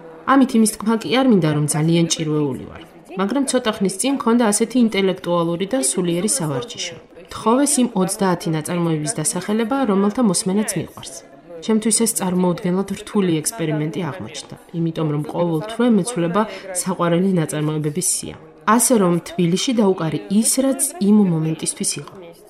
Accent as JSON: {"language": "Georgian", "country": "Russia", "second_language": "Georgian", "said": "ვინაიდან რუსეთიდან ვარ და ვმოგზაურობ"}